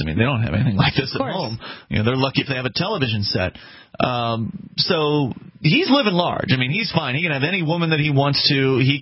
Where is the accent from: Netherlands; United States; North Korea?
North Korea; when you are growing up in North Korea, you are taken on a field trip at one point to essentially this hall of national treasures.